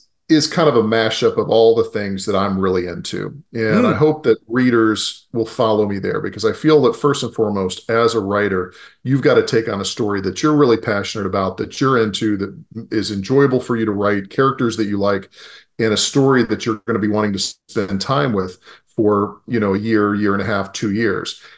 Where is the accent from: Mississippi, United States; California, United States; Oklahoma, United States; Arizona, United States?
Mississippi, United States; Oxford; So where I live in Oxford, Mississippi, which is North Mississippi. But that's my hometown, but my home city is Memphis.